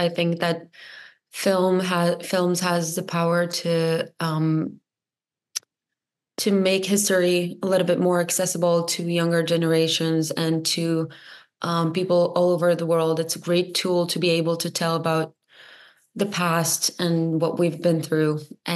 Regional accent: Tel Aviv, Tel Aviv District, Israel; I grew up in Tel Aviv. I'm a city girl.

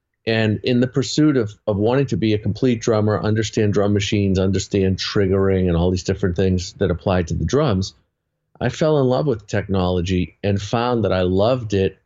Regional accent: Boston, Massachusetts, United States; I'm from Boston.

